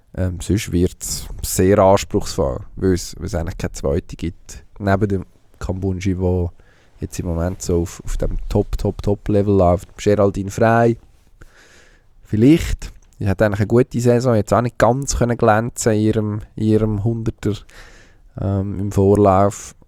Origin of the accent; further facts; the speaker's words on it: Switzerland; das wissen wir ja als Schweizer auch gut